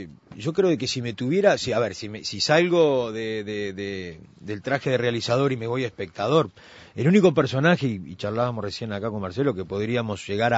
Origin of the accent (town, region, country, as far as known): Montevideo, Uruguay; born or raised there